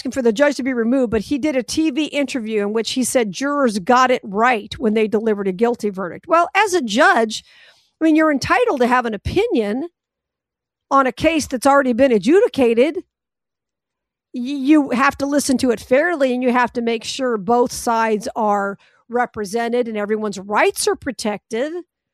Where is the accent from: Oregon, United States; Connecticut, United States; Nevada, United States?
Nevada, United States; Las Vegas; now that you're in Vegas, my hometown. I'm glad to have you in Vegas.